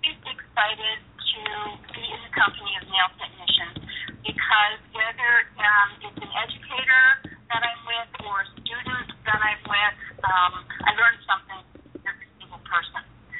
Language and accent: English; British Columbia, Canada; I'm an island girl, born and raised on Vancouver Island in British Columbia in Canada.